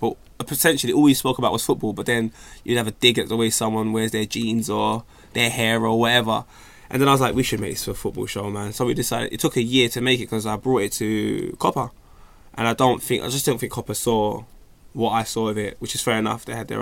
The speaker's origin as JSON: {"language": "English", "country": "Jamaica", "said": "And I'm from Jamaica."}